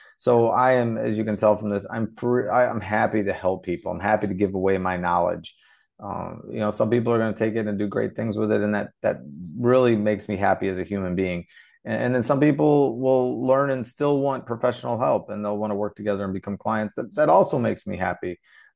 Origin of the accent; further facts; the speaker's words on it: Zambia; born there; I was born in Zambia, where the baobab tree lives